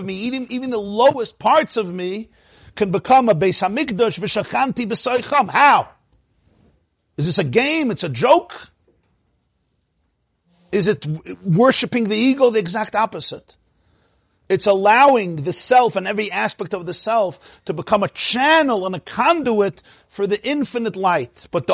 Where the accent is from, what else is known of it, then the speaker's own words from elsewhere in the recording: Russia; I come from Russia, so I know about Russia.